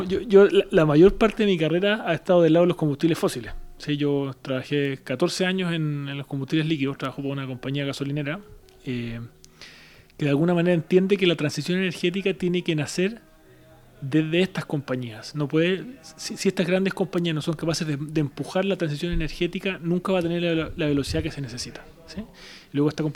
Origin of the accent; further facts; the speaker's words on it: Chile; now in Valencia, Spain; Sí, bueno, yo soy chileno, tengo nacionalidad francesa también por el lado de mi familia.